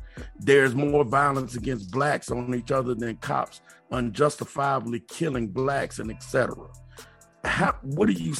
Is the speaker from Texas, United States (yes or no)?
yes; San Antonio, Texas, United States; I'm from San Antonio, graduated, and we get pulled over after a football game